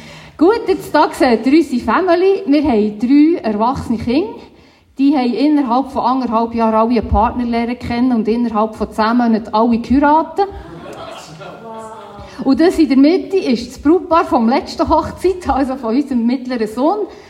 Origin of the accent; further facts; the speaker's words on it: Freimettigen, Bern, Switzerland; Ich bin in Freimettigen aufgewachsen.